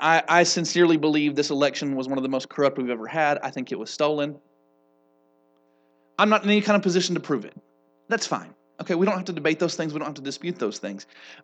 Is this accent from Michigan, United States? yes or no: no; Eustis, Florida, United States; It makes me a little less proud to be from Eustis. And there's a long list of reasons to be proud of being from Eustis.